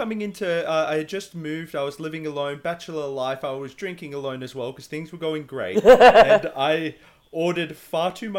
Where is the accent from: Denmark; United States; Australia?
Australia; Well, this happened to an Austrian man, and as an Australian, it took me about four reads to accept that this happened to an Austrian man.